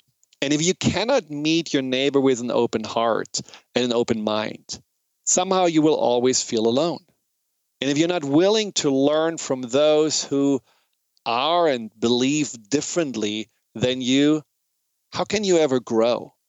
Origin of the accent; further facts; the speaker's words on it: Germany; English is a second language; Now, as you probably know or hear from my accent, I'm German, and I have talked a lot with my grandfather and my father about what happened in Nazi Germany.